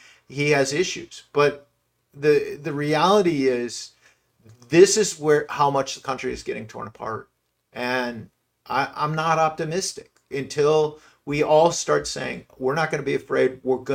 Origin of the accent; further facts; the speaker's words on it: Wisconsin, United States; And beyond the fact that I'm from Wisconsin and spending an hour with you and your listeners is literally the favorite part of my favorite part of my week